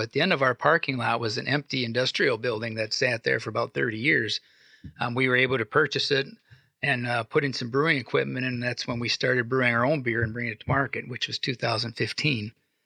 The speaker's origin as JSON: {"language": "English", "town": "Potosi", "region": "Wisconsin", "country": "United States", "tie": "born or raised there", "said": "I was born and raised in Potosi, lived out of the area for about 10 years, and in 1999 moved back. And so It's a small community"}